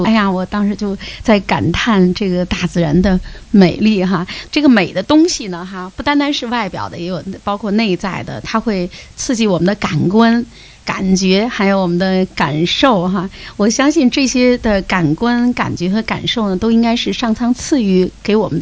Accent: Beijing, China; 像我们北京人回答还行，凑合吧，还活着呢，很好了，或者说老样子。

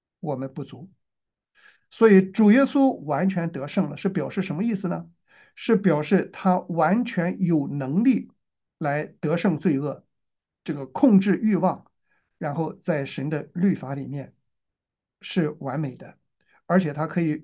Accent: China; 所以我们中国人说"金无足赤，人无完人"啊。

